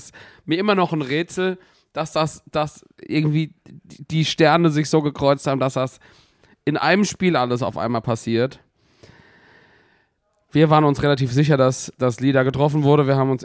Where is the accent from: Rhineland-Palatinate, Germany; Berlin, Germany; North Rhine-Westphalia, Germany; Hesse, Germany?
Rhineland-Palatinate, Germany; Mainz; als Mainzer braucht man manchmal einfach da auch so einen Nackenklatscher.